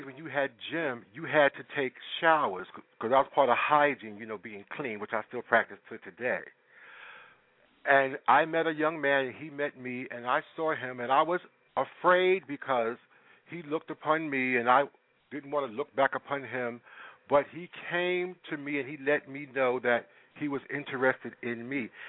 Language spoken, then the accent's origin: English; Harlem, New York, United States; I was born in Flower Fifth Avenue Hospital.